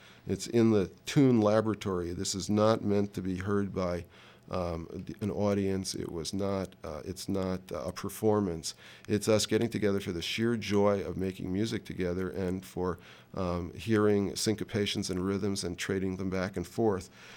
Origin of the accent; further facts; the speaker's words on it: New York, United States; when I was growing up in New York